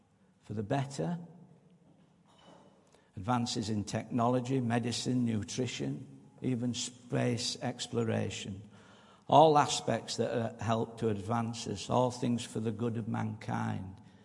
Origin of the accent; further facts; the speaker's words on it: Farsley, Yorkshire and the Humber, United Kingdom; My earlier days were spent growing up in Farsley, and looking back then, the world was a much different place.